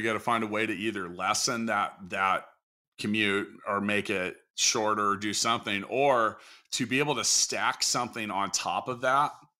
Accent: Kansas City, Missouri, United States; and I don't run into this in my hometown of Kansas City, because it doesn't take me 2 hours to get to work.

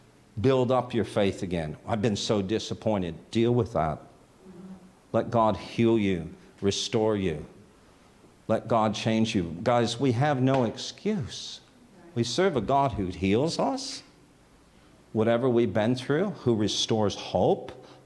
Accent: Toronto, Ontario, Canada; I like Canada. That's where I'm from. I'm from Toronto. Toronto, we call it, right?

